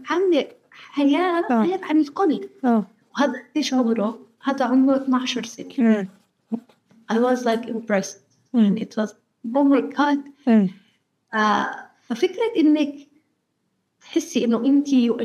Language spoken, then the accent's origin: Arabic; Palestine; أنا تربيت في يعني أنا بنت بدوية بنت مخيم بنت في فلسطين بنت في يعني في قرية